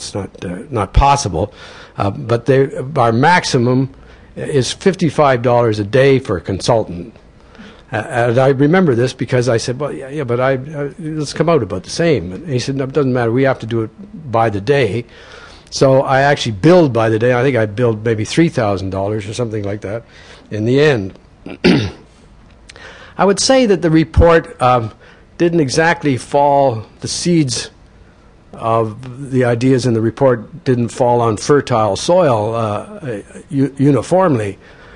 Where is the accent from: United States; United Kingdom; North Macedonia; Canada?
Canada; Moose Jaw, Saskatchewan; I actually like Toronto a lot because I came from Moose Jaw, and the contrast is actually quite substantial.